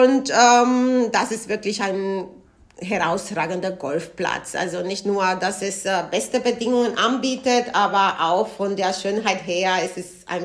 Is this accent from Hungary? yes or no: no; Santo Domingo, Distrito Nacional, Dominican Republic; now in Germany; Jawohl, ich bin in der Dominikanischen Republik geboren. Ich bin gebürtige Dominikanerin aus Santo Domingo, die Hauptstadt. Und wohne ja in Deutschland seit über 25 Jahren